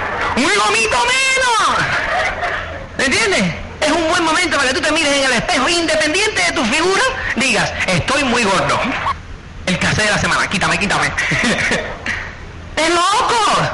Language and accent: Spanish; Cuba; now in Spain; yo llego a España, y me compré la mitad del dinero, ¿verdad? Que uno, como es cubano, tiene que impresionar a los demás